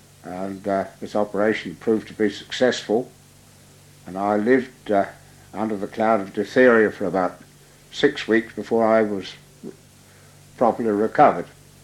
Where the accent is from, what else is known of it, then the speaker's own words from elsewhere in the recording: Soham, East of England, United Kingdom; born there; I was born in Soham at the mill house in 1910.